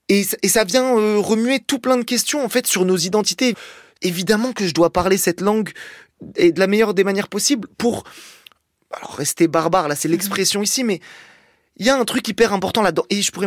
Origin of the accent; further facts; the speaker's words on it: Algeria; Et en plus, moi, en tant qu'Algérien